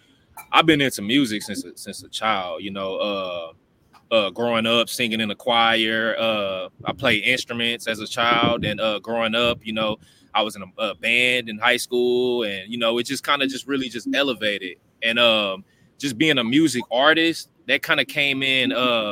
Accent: La Marque, Texas, United States; So, yeah, I'm from Lamarck. That's like 10 minutes from Galveston, about 30 minutes from Houston.

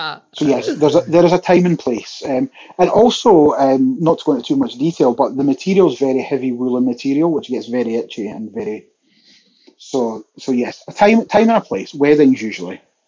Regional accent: Scotland, United Kingdom; And honestly, being Scottish, I'm very pale skinned.

